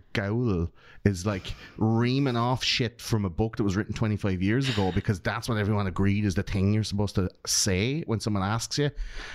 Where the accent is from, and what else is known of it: Ireland; born or raised there